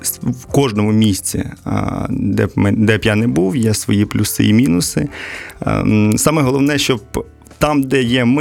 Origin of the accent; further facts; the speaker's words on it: Kherson Oblast, Ukraine; born there; now in Poltava, Ukraine; Я змінював і місце проживання. Спочатку я народився в Херсонській області, де я переїздив двічі, і в Полтавській області. Батьки проживають неподалік міста Полтава, і я безпосередньо в Полтаві.